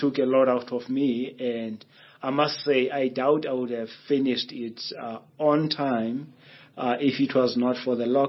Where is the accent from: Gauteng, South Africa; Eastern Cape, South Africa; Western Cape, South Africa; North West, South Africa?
Eastern Cape, South Africa; Makhanda; I grew up in Makanda watching plays.